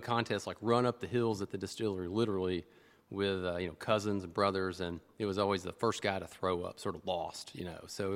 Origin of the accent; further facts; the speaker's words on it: Lynchburg, Tennessee, United States; I grew up near Lynchburg, so...